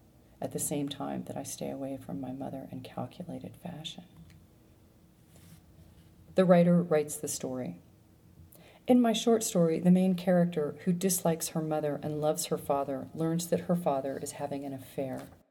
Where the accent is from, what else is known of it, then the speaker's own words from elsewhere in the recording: Texas, United States; moved away; I am a sixth-generation Texan. I am who I am